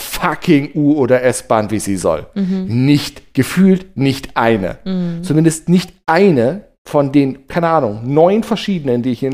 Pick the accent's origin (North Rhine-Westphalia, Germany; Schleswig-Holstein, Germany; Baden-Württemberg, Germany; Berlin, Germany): Berlin, Germany; Man muss ja auch als Berliner manchmal irgendwie doch zur